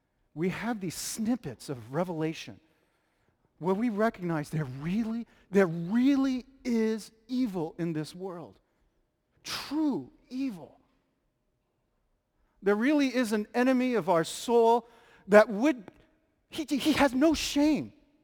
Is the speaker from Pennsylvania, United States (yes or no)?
yes; Pennsylvania, United States; also born or lived in New York City, United States; Now, although I was born in New York City, in the Bronx, you know, I spent much of my youth in small towns in western Pennsylvania.